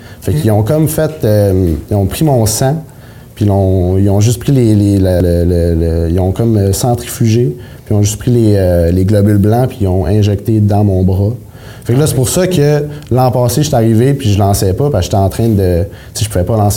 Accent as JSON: {"language": "French", "town": "Alma", "region": "Quebec", "country": "Canada", "tie": "born or raised there", "said": "Fait que moi, je suis originaire d'Alma."}